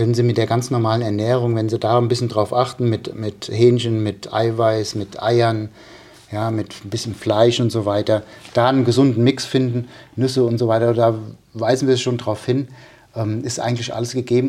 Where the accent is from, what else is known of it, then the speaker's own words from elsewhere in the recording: Darmstadt, Hesse, Germany; ich habe früher bei uns in Darmstadt gab es Hochschulstadion, da gab es einen Kraftraum